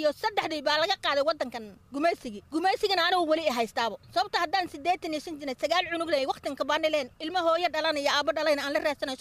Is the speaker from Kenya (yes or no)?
yes; Madogashe, Garissa County, Kenya; Barfin baan ku dhashay gabaabaa baan ku soo kartay Madogashi aan ku koray